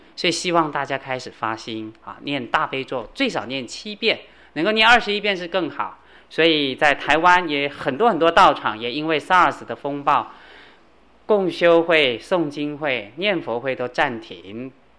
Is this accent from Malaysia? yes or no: no; China; 我中国人是不太喜欢运动的，我小时候也不喜欢运动啊